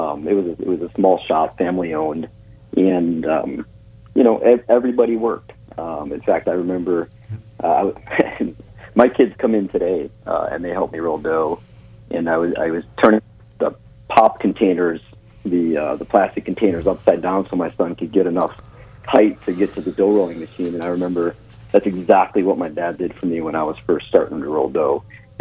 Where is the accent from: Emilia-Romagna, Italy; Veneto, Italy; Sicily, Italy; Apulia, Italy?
Sicily, Italy; No, we're all from Sicily.